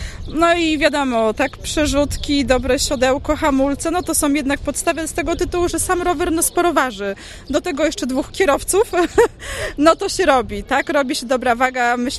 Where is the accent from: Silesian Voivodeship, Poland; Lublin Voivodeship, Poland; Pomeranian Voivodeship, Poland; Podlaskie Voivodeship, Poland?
Pomeranian Voivodeship, Poland; Sopot; ogólnie jestem z Sopotu